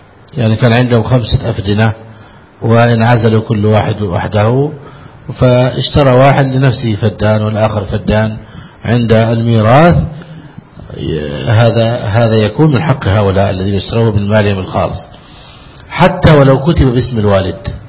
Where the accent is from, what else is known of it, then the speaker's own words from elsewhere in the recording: Egypt; عندنا في مصر